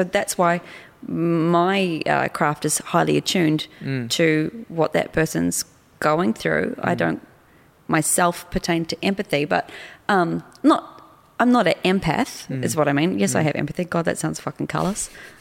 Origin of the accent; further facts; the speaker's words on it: New Zealand; Well, I'm from New Zealand. Our history is what, 130 years old at best?